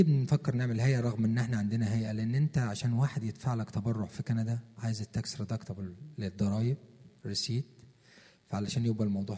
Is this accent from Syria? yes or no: no; Asyut, Asyut Governorate, Egypt; انا من اسيوط وانا مواليد 64